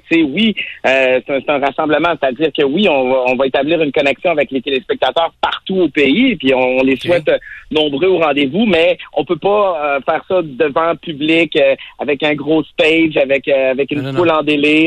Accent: Haiti; born there; je suis né en Haïti. J'ai-tu le droit de me considérer comme étant haïtien, québécois, de Québec, aussi canadien? Ma sœur, tu sais, moi, j'ai été adopté.

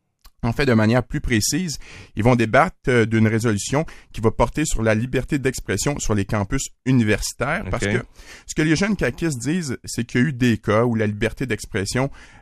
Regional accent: Quebec, Canada; puis venez nous voir chez nous en Estrie.

